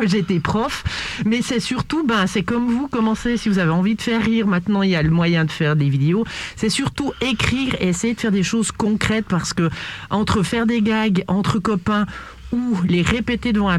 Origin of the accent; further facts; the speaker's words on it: Martigny, Valais, Switzerland; je viens de Martigny et j'ai la chance de tourner dans toute la Suisse romande